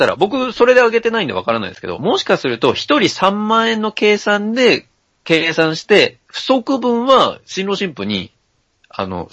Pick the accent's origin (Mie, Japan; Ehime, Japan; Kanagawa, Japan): Mie, Japan; now in Tokyo, Japan; で、地元は三重なわけじゃないですか。